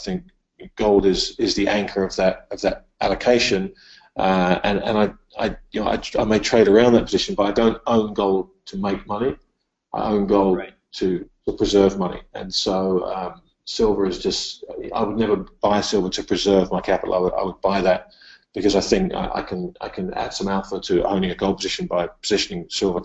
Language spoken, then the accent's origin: English; United Kingdom; Look, as a Brit, I think people underestimate the likelihood of a Brexit.